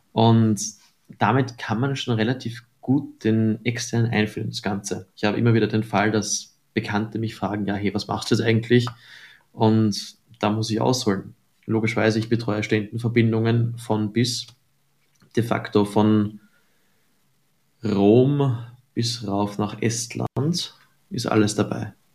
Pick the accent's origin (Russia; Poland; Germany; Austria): Austria; Linz, Upper Austria; Der wird in Linz abgehalten, meiner Heimatstadt.